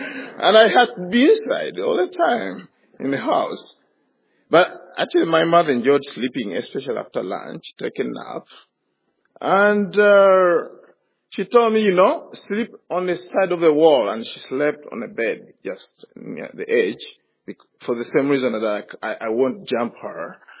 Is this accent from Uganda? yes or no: yes; Uganda; Roman Catholic in Uganda to Christian parents, I grew up in Uganda.